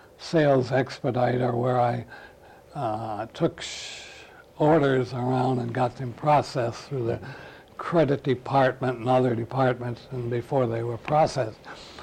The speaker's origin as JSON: {"language": "English", "town": "Center Line", "region": "Michigan", "country": "United States", "tie": "born or raised there", "said": "Yeah, it's a little town called Centerline."}